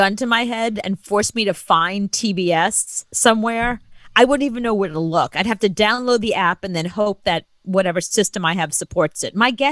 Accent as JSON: {"language": "English", "town": "Long Island", "region": "New York", "country": "United States", "tie": "born or raised there", "said": "Well, I grew up on Long Island. Of course, I've seen Amityville Horror."}